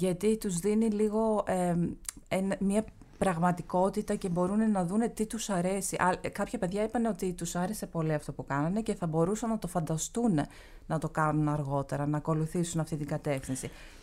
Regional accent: Greece; το ότι κατάγομαι από την Ελλάδα, τους αρέσει.

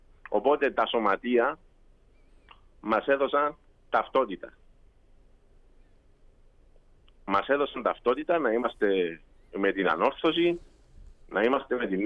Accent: Famagusta, Famagusta District, Cyprus; ειδικά εμείς που καταγόμαστε από την Αμόχωστο, μιλάμε για τους Αμοχωστιανούς

